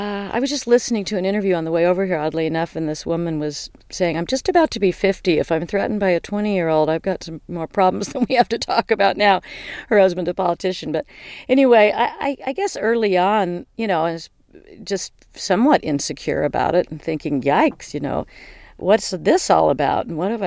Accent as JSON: {"language": "English", "town": "San Francisco", "region": "California", "country": "United States", "tie": "born or raised there", "said": "I mean, I grew up in the San Francisco music scene, just on the younger fringes of it"}